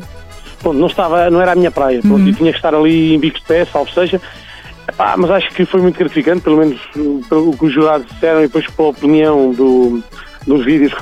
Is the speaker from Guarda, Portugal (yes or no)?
yes; Maceinhas, Guarda, Portugal; a minha terra, que é uma terra chamada Maceinhas, pertence ao Conselho de Belmonte.